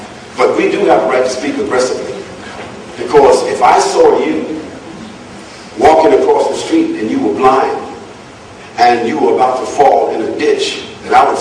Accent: Harlem, New York, United States; I told you from the beginning I was from Harlem.

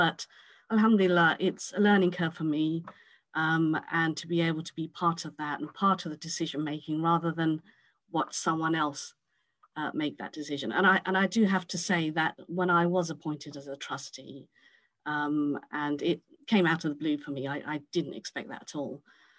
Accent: Cambridge, East of England, United Kingdom; I was born and raised in Cambridge. I was literally born about 200 meters from the mosque on Mill Road.

